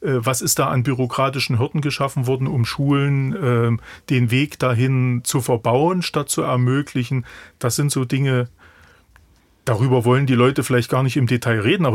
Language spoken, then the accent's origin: German; Saxony-Anhalt, Germany; ich komme jetzt aus Sachsen-Anhalt